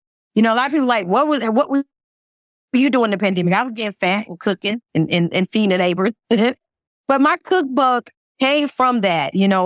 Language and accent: English; Georgia, United States; My husband, he's from New York, right? And I'm from Georgia. So, you know, Georgia, we eat all types of food.